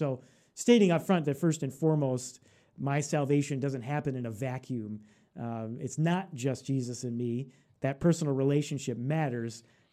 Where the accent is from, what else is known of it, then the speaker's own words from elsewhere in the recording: United States; I grew up here in the United States and very much a Western culture, influenced by the Western culture in my life